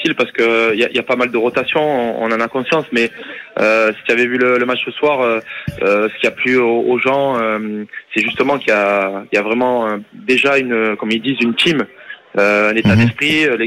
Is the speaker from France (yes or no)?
no; Belgium; Je suis belge.